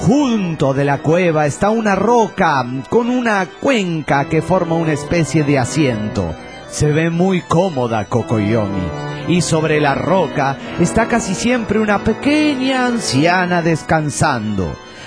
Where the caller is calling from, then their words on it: Seattle, Washington, United States; de Seattle.